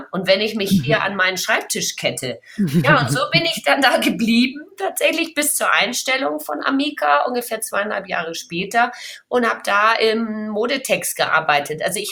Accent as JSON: {"language": "German", "region": "Bavaria", "country": "Germany", "said": "Ich komme aus Franken ursprünglich, da gibt es 2 große Sportartikelhersteller."}